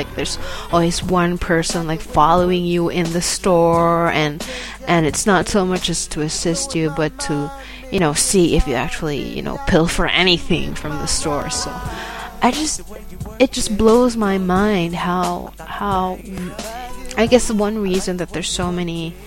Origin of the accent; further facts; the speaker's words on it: Manila, Metro Manila, Philippines; I guess that's what I've learned growing up in Manila